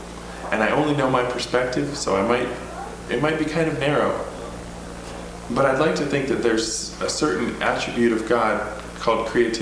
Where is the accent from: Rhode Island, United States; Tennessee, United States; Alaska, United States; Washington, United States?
Washington, United States; I grew up in Western Washington on a little almost farm